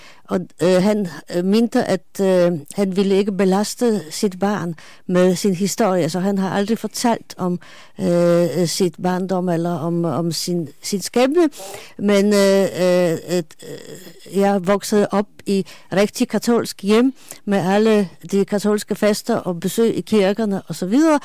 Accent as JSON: {"language": "Danish", "town": "Kraków", "region": "Lesser Poland", "country": "Poland", "tie": "born or raised there", "second_language": "Danish", "lives_now": "Denmark", "said": "Og desuden er jeg vokset op i Krakow"}